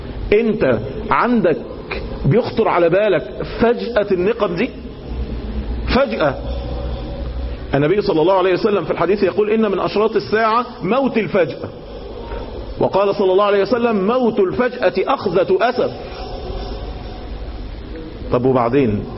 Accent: Cairo, Cairo Governorate, Egypt; عندنا في القاهرة

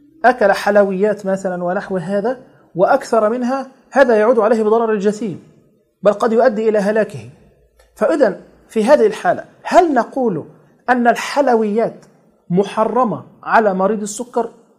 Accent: Egypt; عندنا في مصر

